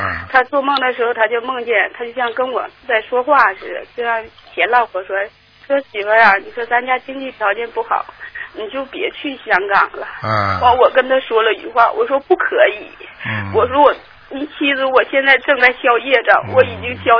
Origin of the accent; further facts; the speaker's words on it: Changchun, Jilin, China; 我是长春的。